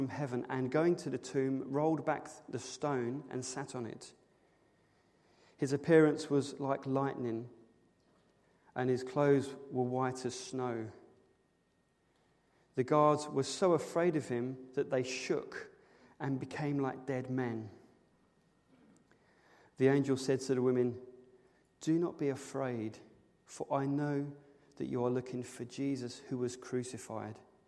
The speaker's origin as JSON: {"language": "English", "region": "England", "country": "United Kingdom", "said": "See, you can't ask me that. I'm English. It's too personal."}